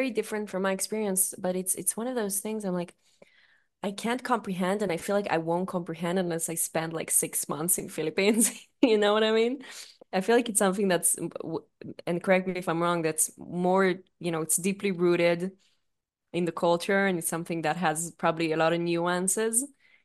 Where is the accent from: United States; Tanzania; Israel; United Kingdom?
Israel; English is a second language; I barely speak my native language, whatever, which is certainly the case for me. And I'm like, oh, okay, so who am I? And that's the way where I found, oh, I'm like, I was more connected to my Judaism during these years than I was connected to my identity as an Israeli